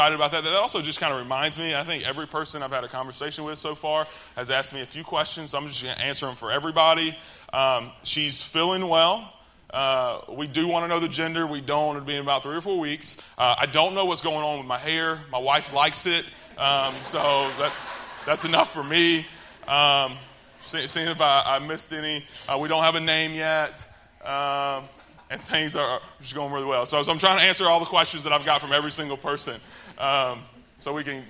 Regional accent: Mobile, Alabama, United States; I grew up in the South. I've been from Mobile my whole life.

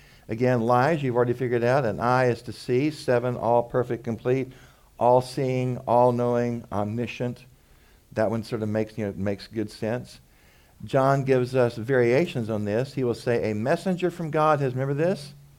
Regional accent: Texas, United States; Again, I grew up in West Texas.

